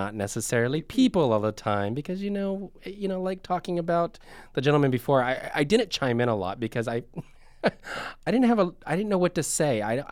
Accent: Fresno, California, United States; Growing up, I grew up in Fresno, California, and I lived on a farm, and animals were outside.

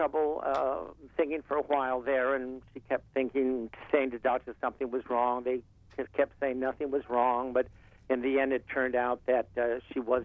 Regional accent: Los Angeles, California, United States; also born or lived in New York; then I came back to L.A., where I grew up in East L.A.

